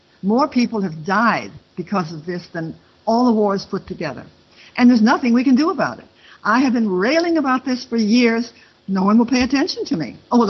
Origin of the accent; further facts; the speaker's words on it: St. Louis, Missouri, United States; born there; I was born in St. Louis.